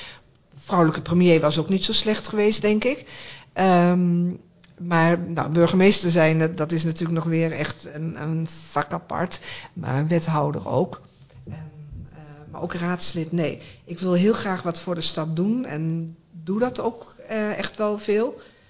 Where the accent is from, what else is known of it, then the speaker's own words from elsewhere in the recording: Almelo, Overijssel, Netherlands; Ik ben Almeloos, ik ben in Almelo geboren en Almelo is echt wel mijn stad.